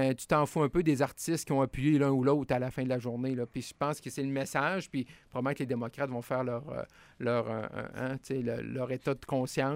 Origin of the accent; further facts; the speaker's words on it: Quebec, Canada; dans mon coin de pays, au Saguenay-Lac-Saint-Jean